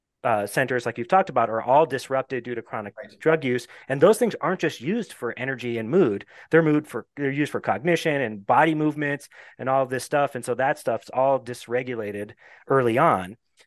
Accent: Phoenix, Arizona, United States; I'm from Phoenix, Arizona. And so meth was a big deal.

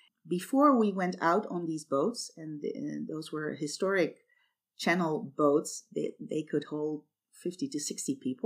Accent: Amsterdam, North Holland, Netherlands; English is a second language; Well, I am from Amsterdam. We're a delta country.

